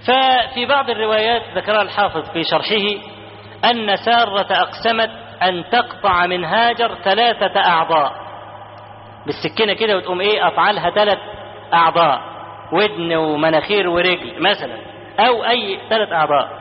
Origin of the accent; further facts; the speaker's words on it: Egypt; وإحنا كمصريين أسد، واخد بالك، أسد في الحاجات دي.